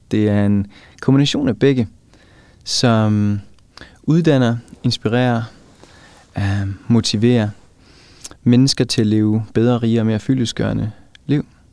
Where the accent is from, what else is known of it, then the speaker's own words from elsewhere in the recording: Sønderborg, Region of Southern Denmark, Denmark; Så jeg er 41, tror jeg. Jeg er i dag. Så det, jeg er født og opvokset i Sønderborg, men tog en beslutning i 2006.